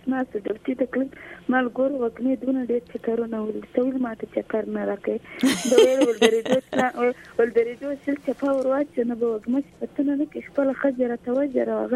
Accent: Balochistan, Pakistan; زه چې خپل ما سره وطن کې زه د بلوچستان یم

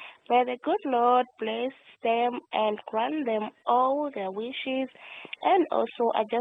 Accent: Bulawayo, Zimbabwe; I'm from Bulawayo, Zimbabwe. I'm a lady, age 24.

